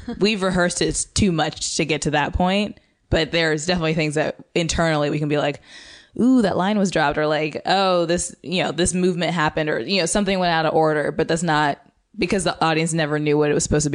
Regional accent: Indianapolis, Indiana, United States; No, I grew up in Indiana.

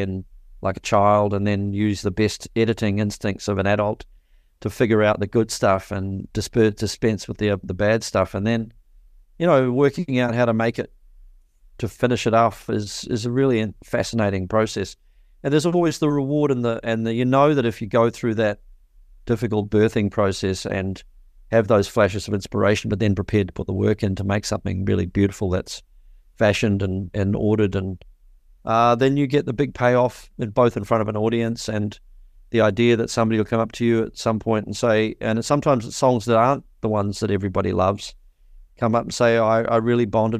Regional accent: Te Awamutu, Waikato, New Zealand; where I grew up in Te Awamutu, in the Waikato in New Zealand

